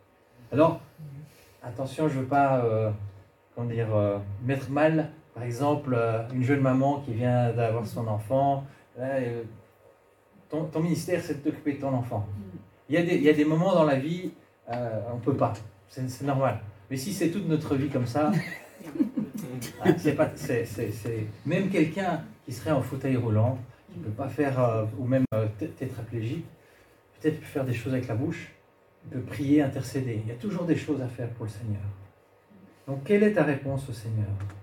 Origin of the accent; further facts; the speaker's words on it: Romandy, Switzerland; moi, je viens de Suisse romande, hein, vers Genève.